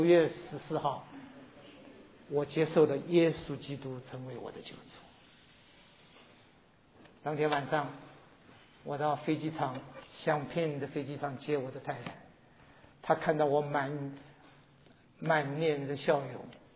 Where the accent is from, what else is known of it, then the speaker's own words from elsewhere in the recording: China; 全场200多个人，只有我一个中国人